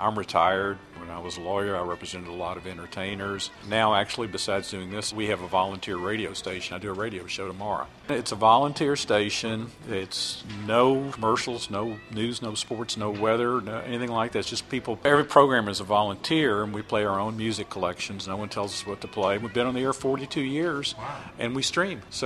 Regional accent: Memphis, Tennessee, United States; And growing up in Memphis, you know, we would lie about our age to get in clubs and stuff like that.

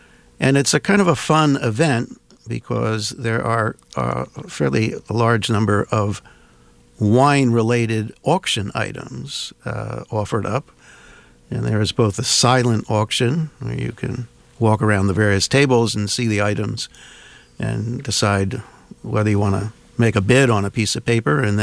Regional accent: Northeast, United States; I was raised in up in the Northeast, retired about 10 years ago, and when we were looking for a place to live, came down here

